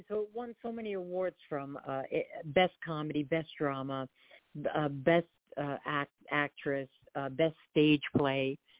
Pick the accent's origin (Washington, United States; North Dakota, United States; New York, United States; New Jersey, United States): New Jersey, United States; Fort Lee; And I was born and raised in Fort Lee. So that was my entire backdrop my whole life.